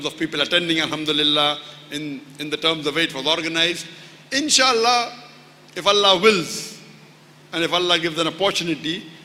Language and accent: English; Mumbai, Maharashtra, India; And you may be aware that I come from Bombay